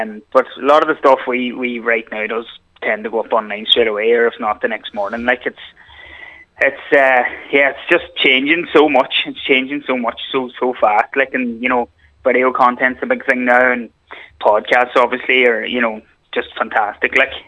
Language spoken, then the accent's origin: English; Killybegs, County Donegal, Ireland; I always loved football growing up, just like all the lads that we grew up with in Killybegs